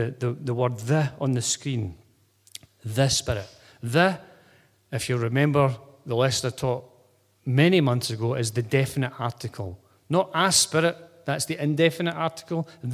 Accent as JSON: {"language": "English", "region": "Scotland", "country": "United Kingdom", "accent": "Scottish", "said": "We're good at that. We are Scottish twangs."}